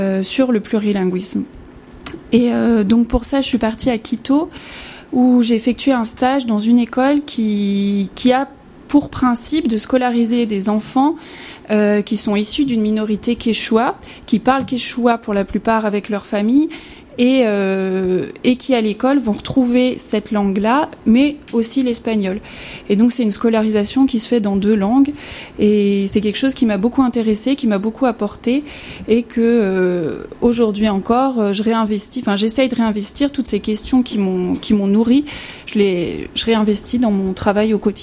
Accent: France; je parle bien, j'ai un bon niveau d'allemand, mais quand je parle cette langue, on entend tout de suite que je suis française, j'ai un accent que je pense que je ne perdrai jamais.

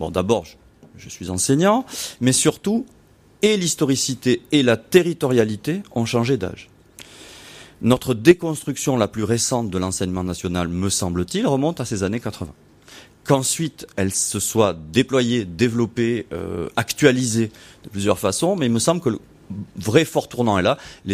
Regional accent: Toulouse, Occitanie, France; je viens de Toulouse, vous l'entendez

